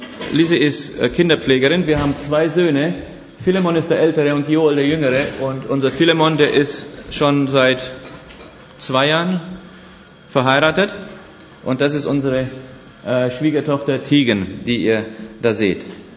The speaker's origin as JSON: {"language": "German", "country": "Romania", "tie": "born or raised there", "said": "ich bin in Rumänien aufgewachsen"}